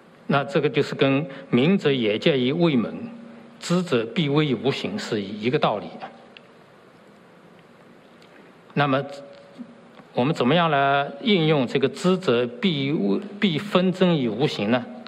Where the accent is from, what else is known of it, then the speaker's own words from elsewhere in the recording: China; 我们中国人没有这个习惯，那我们可以这个拥抱一下，握个手，是吗？我们去年回国